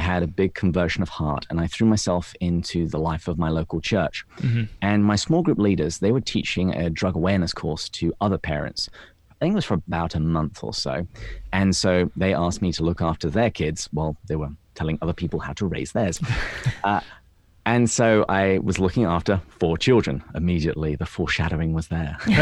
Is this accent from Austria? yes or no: no; England, United Kingdom; now in United States; I am not from the United States. I was born and raised in England